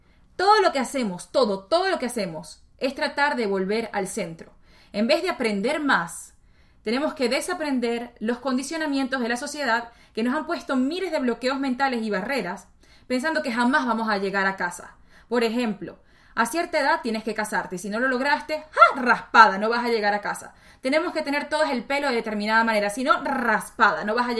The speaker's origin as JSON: {"language": "Spanish", "country": "Venezuela", "said": "Hogar porque yo soy de Venezuela, entonces soy venezolana."}